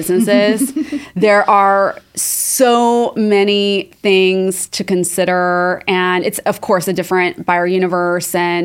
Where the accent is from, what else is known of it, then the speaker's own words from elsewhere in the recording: Texas, United States; Actually, you know, growing up in Texas, you learn Spanish.